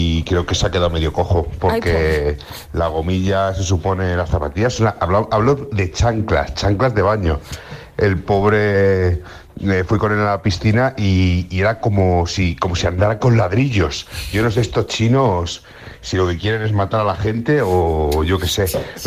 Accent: Alcobendas, Community of Madrid, Spain; de Alcobendas

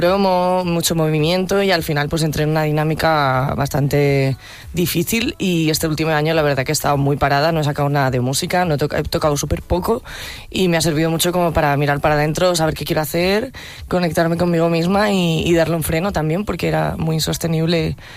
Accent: Orbaneja del Castillo, Castile and León, Spain; Eso es, en mi pueblo, sí. El mejor pueblo de España, lo más bonito del mundo.

